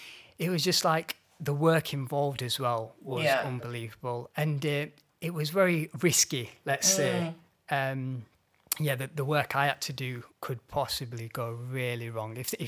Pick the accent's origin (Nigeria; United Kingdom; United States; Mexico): United Kingdom; Leeds, Yorkshire and the Humber; And obviously it was done in Leeds, my hometown, and God's own county.